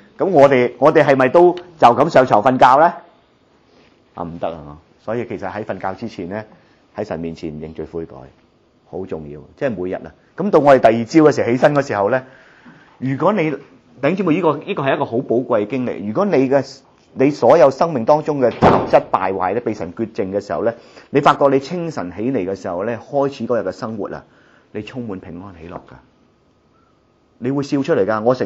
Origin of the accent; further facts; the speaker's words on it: China; 因為我哋中國人有句說話叫相由心生喎